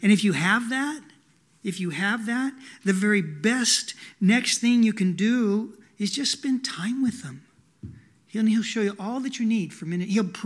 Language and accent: English; Tallala, United States; I'm from Tallala, or not from, but I was raised in Tallala.